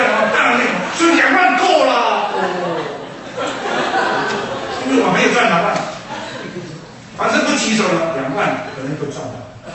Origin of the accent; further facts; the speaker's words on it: China; 我跟你说，我在巴西看到我们中国人在可怜。